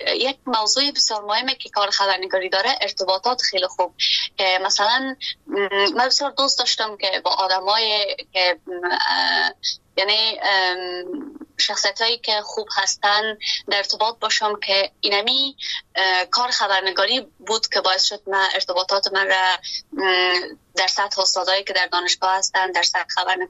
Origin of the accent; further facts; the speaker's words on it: Afghanistan; وقتی که حالا بیرون از افغانستان هستیم